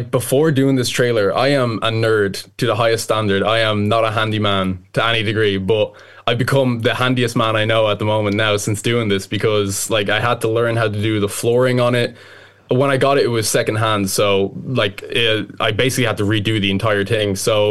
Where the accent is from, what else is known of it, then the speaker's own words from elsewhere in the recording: Blessington, Leinster, Ireland; I'll be walking around my hometown Blessington